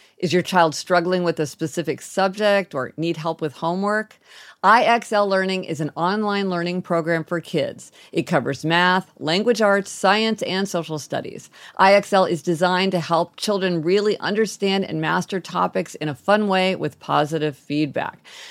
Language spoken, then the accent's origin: English; Soweto, Gauteng, South Africa; Growing up in Soweto, our dream was to put another room on our house.